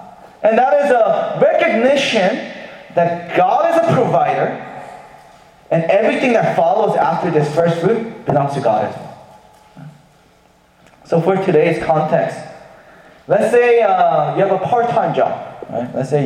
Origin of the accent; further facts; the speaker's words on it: Texas, United States; And I'm from Texas, so I don't really understand why the rent is so expensive here.